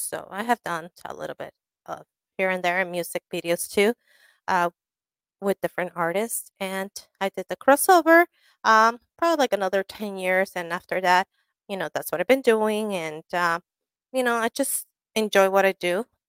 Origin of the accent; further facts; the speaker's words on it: Long Beach, California, United States; I grew up in Long Beach, as you guys know. And I grew up in half of, like, close to hip-hop, where … released his first album and shoot his video.